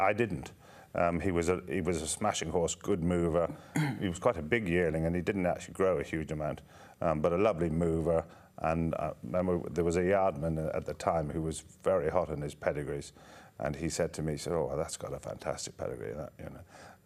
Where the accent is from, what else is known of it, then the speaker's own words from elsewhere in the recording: Ireland; now in United Kingdom; when I came over from Ireland in 1983